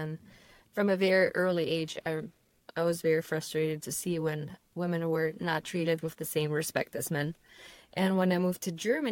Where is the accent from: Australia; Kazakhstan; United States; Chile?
Kazakhstan; after growing up in Kazakhstan, I always had this drive to have a job that would allow me to be financially independent